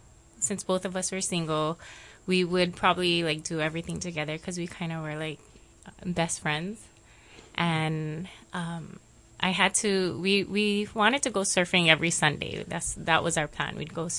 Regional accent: Pearl City, Hawaii, United States; also born or lived in Makakilo; For most of my life, I grew up in Pearl City. The earlier part, I grew up in Makakilo till half of sixth grade.

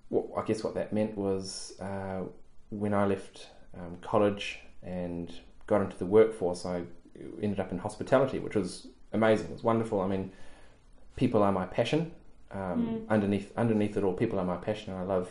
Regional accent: Island Bay, Wellington, New Zealand; I think of a story of when we were growing up in Island Bay.

